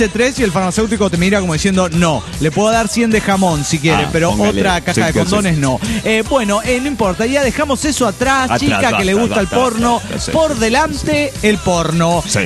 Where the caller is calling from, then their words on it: Pergamino, Buenos Aires Province, Argentina; de Pergamino.